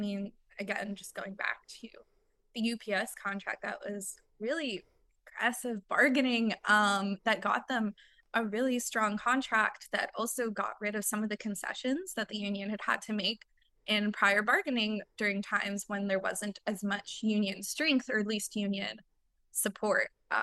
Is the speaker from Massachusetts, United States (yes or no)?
yes; Boston, Massachusetts, United States; Shout out the MBTA, I'm from Boston.